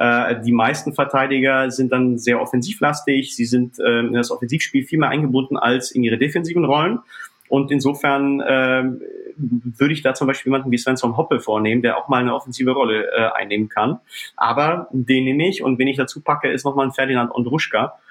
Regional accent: Czechia; German is a second language; ich komme ursprünglich aus Tschechien

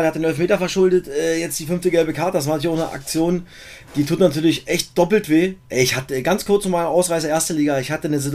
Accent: East Germany, Germany; Ich bin halt auch ein Ossi

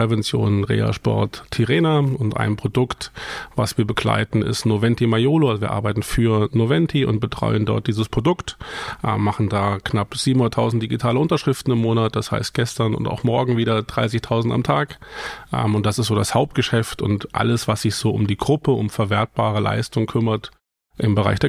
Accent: Hesse, Germany; wir kommen aus Nordhessen, in der Nähe von Eschwege und wir wohnen und arbeiten dort

